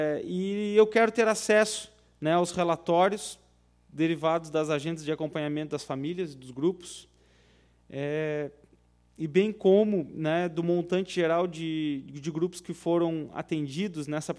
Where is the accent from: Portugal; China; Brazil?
Brazil; São José do Norte, Rio Grande do Sul; eu cresci no São Caetano, né? Cresci andando de bateira ali, vendo o mar de liquinho, né? Acompanhando a vida da pesca. Então, em São José do Norte, a gente conhece a vida do pescador.